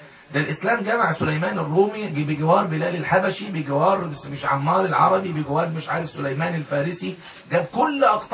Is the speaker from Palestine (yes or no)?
no; Egypt; طب انا كمصري